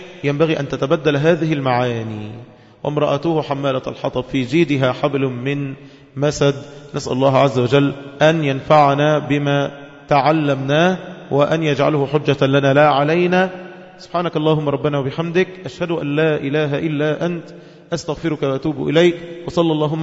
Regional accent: Egypt; بلادنا مصر

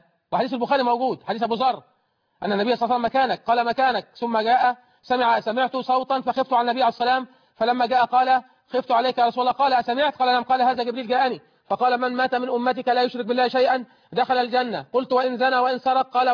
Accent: Egypt; إذا كان الأمر منتشر للحلال زي عندنا في مصر هنا ما بنسألش

